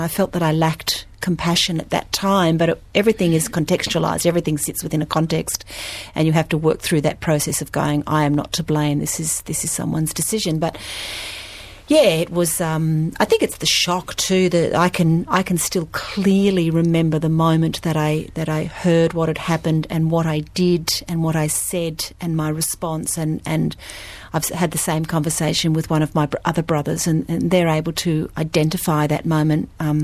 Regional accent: Mount Isa, Queensland, Australia; I come from Mount Isa in northwest Queensland, and I went back to Mount Isa to care for my mum in her last few years

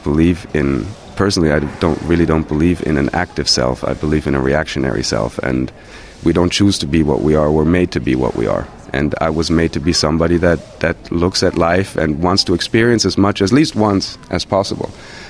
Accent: Zurich, Switzerland; I'm 35 years old. I'm from Zurich, Switzerland.

